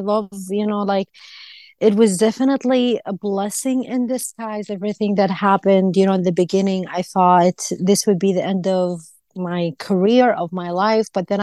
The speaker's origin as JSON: {"language": "English", "country": "Iraq", "tie": "born or raised there", "moved": "yes", "lives_now": "United States", "said": "Yes, I grew up in Iraq. We were taught Israel is the enemy. And yes, we were taught also in Islam."}